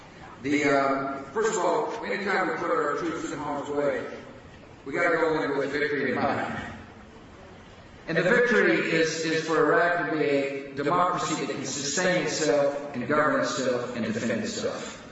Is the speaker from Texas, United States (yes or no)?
yes; Midland, Texas, United States; I remember growing up in Midland.